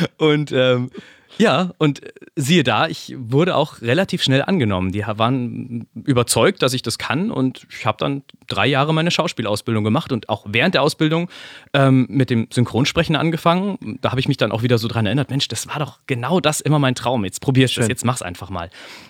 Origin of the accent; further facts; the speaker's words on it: Munich, Bavaria, Germany; ich komme eigentlich aus Minga, gell? Also ich bin ein Bayer, quasi ein Ausländer. also ich komme aus dem schönen München, aus dem Süden von Deutschland